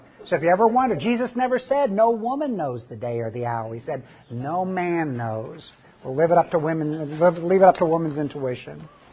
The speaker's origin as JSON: {"language": "English", "region": "Midwest", "country": "United States", "tie": "born or raised there", "lives_now": "Texas, United States", "said": "I grew up in the Midwest, and I learned to swim mostly in rivers and lakes. And that's kind of a foreign concept when you get into Texas."}